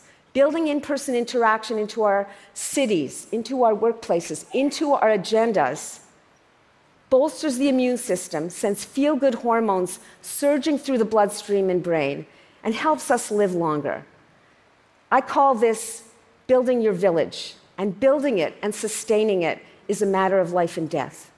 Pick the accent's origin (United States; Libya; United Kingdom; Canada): Canada; I'm Canadian after all